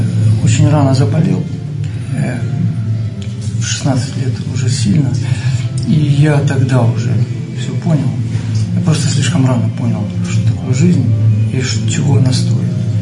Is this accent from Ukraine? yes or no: yes; Ukraine; Я украинец, и я как бы советский украинец. Потому что мы родились в Советском Союзе